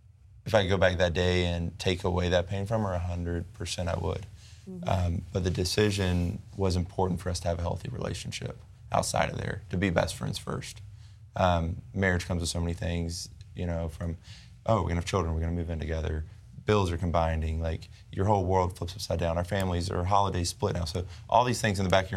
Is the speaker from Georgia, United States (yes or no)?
yes; Georgia, United States